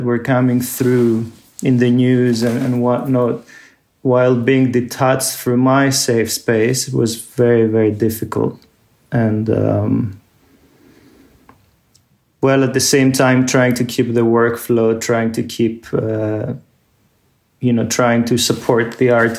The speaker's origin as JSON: {"language": "English", "town": "Athens", "region": "Attica", "country": "Greece", "tie": "born or raised there", "said": "I mean, Athens is my hometown, and I have a small apartment here to always come back"}